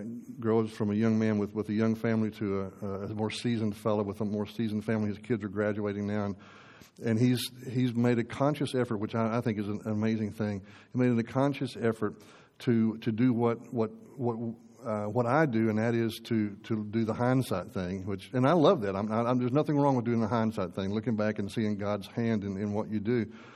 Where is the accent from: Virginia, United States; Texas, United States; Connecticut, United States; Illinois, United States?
Texas, United States; I remember the 80 oil bust as a Texan